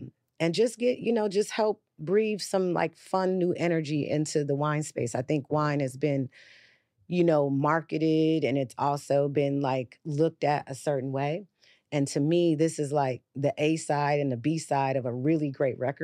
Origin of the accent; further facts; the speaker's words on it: United States; I mean, I'm an American.